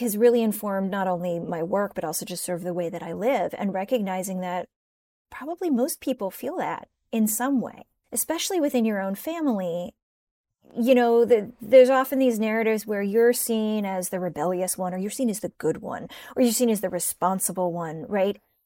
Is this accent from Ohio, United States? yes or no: yes; Cleveland, Ohio, United States; also born or lived in Pittsburgh; I was born in Pittsburgh and then I grew up in Cleveland. So, you know, I've got this kind of solid Rust Belt / Midwest upbringing.